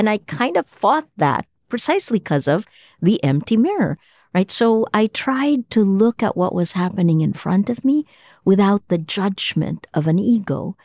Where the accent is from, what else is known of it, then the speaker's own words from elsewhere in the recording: Toms River, New Jersey, United States; also born or lived in Manila, Philippines; then in 1986, when I went back to Manila after 13 years away, I didn't have the cultural signals then. I was a kid from Toms River, New Jersey, you know, and so each one of those changed.